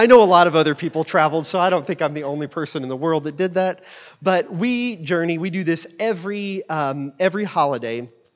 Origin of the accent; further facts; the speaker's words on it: Tulsa, Oklahoma, United States; So I'm outside Tulsa. My parents live in Catoosa.